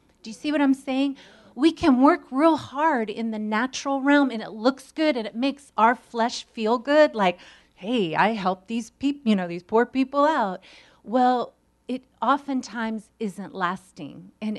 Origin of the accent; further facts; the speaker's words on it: United States; I mean, I'm an American.